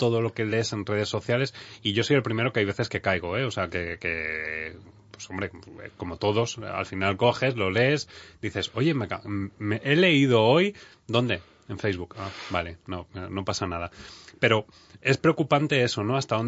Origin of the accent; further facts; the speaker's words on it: Spain; no sé por qué, soy español